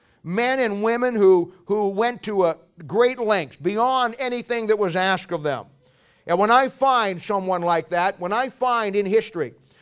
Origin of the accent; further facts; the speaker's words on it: Ohio, United States; It takes me back to my childhood as I was growing up in Ohio.